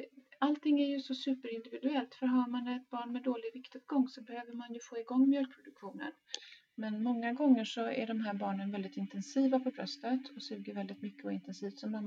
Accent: Gothenburg, Västra Götaland County, Sweden; jag gick över Kungstorget hemma i Göteborg.

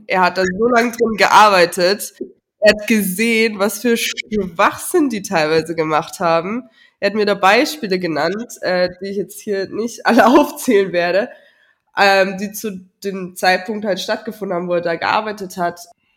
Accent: Germany; Also für mich selber als Deutsche, glaube ich, kommt Teil von meiner Desperation irgendwie daher

